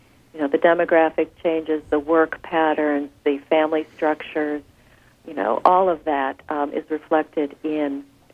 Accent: Minnesota, United States; I mean, things like, when I was growing up in Minnesota, we didn't have, pita bread and naan.

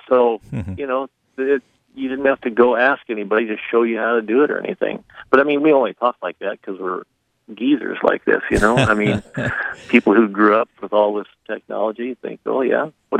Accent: Kansas, United States; I grew up in Kansas where we didn't even fish, but once I got to Minnesota

